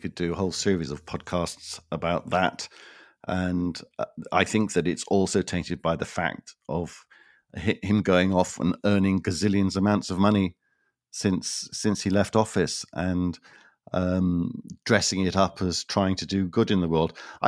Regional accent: Cardiff, Wales, United Kingdom; I grew up in Jim Callaghan's constituency in Cardiff.

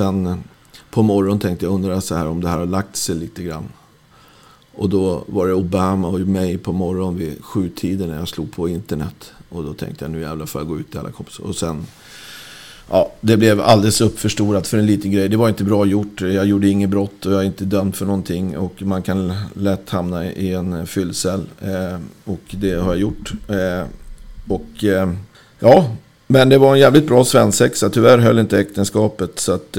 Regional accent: Rö, Sweden; den hembygden som jag växte upp i Rö.

